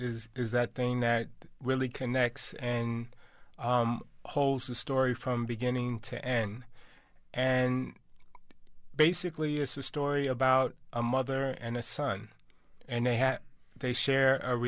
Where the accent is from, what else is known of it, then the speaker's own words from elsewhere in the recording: New York, United States; I used my own memories just growing up in New York, seeing the same old graffitis on the wall.